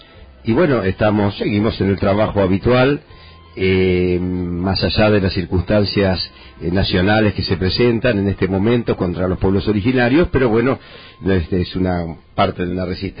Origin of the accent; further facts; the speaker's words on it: Rojas, Buenos Aires Province, Argentina; soy, por empezar, rojense, soy mapuche de origen, porque esta tierra ancestral mapuche tehuelche, soy bonaerense, soy argentino, soy sudamericano